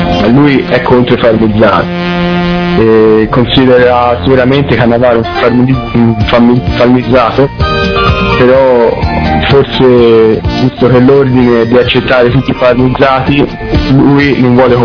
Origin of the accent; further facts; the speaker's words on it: Tuscany, Italy; Sì, sono di Firenze, di provincia.